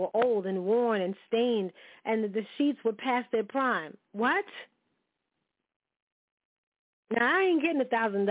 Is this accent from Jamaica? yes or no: yes; Jamaica; because, you know, I'm Jamaican and Dominican.